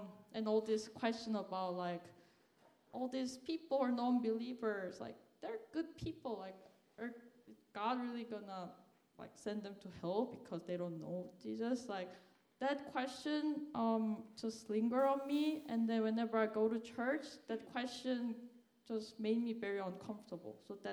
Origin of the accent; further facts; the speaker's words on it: South Korea; moved away as an adult; now in United States; I'm from Korea. I came to the United States in 2010 to study chemical engineering.